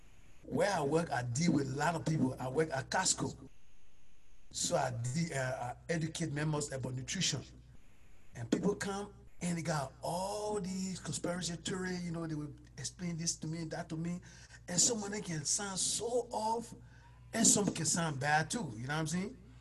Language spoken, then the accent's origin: English; Liberia; I'm from Liberia, West Africa.